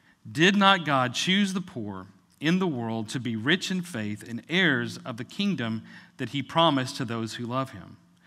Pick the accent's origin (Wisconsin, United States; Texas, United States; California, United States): Texas, United States; Fort Worth; but I grew up in Fort Worth, right? And there's only one kind of Mexican food. It's Tex-Mex.